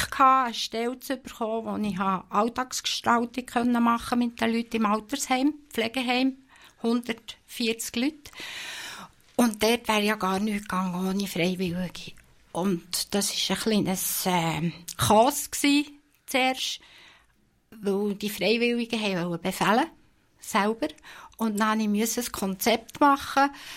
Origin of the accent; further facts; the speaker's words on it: Bern, Switzerland; Ich komme nicht aus dem Wallis, das gehört mir. Ich bin im Emmental aufgewachsen, auf dem Bauernhof, in einer Grossfamilie.